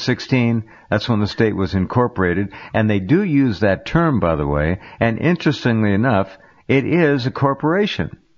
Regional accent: Santa Barbara, California, United States; Oh, God, my hometown. Oh, outrageous.

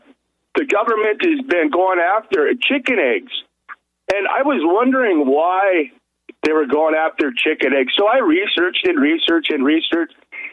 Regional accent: Minnesota, United States; born there; I was born in Minnesota, but I don't know what is worse in this state, in the United States, California or Minnesota.

